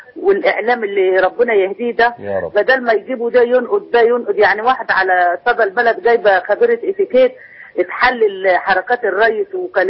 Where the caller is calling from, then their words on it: Sharqia Governorate, Egypt; من الشرقية